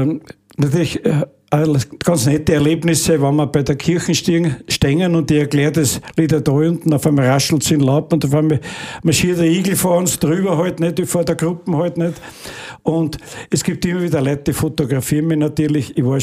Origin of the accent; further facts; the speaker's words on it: Lower Austria, Austria; Ich bin ein leidenschaftlicher Weiterer und ein leidenschaftlicher Waldviertler.